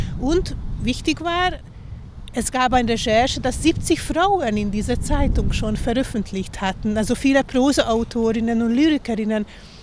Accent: Kisoroszi, Pest, Hungary; bei uns in Kisorossi, wo mein Buch spielt

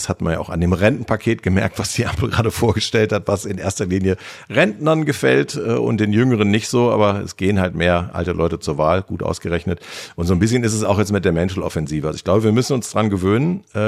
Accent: Berlin, Germany; als Berliner, die Großstadt.

